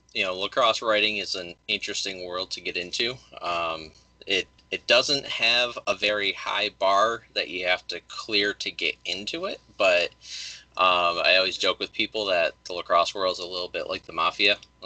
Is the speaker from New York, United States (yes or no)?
yes; Liverpool, New York, United States; also born or lived in Ithaca; now in Boston, United States; Well, I was originally from Liverpool, okay. Which is, so you know, right there, yeah, in Syracuse, but I did live in Ithaca for a handful of years. Moved there after college.